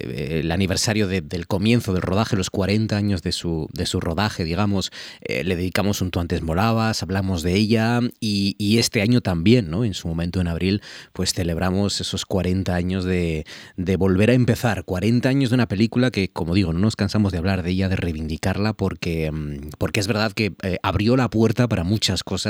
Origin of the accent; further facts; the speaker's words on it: Gijón, Asturias, Spain; a los que somos de Gijón, es que nos asusta ver todo lo que ha cambiado la ciudad.